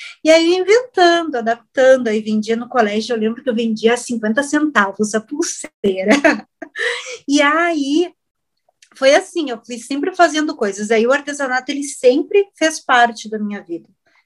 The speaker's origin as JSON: {"language": "Portuguese", "town": "Bagé", "region": "Rio Grande do Sul", "country": "Brazil", "tie": "born or raised there", "said": "eu venho lá do interior, lá de Bagé, e o meu pai, ele fazia arreio e essas coisas para cavalo, a gente morava para fora."}